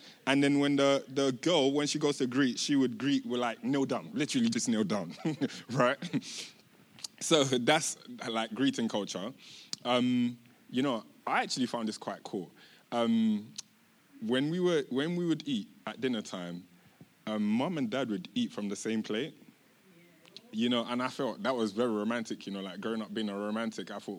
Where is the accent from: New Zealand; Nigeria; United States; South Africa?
Nigeria; So I'm from Nigeria.